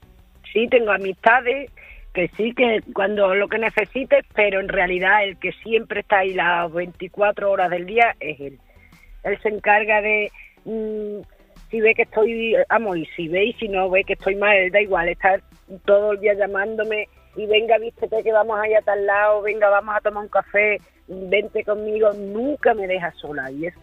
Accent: Spain; Pues mira, trabajando como buen español.

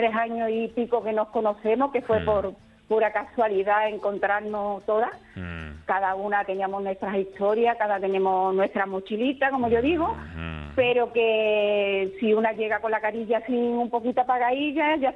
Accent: Utrera, Andalusia, Spain; De Utrera.

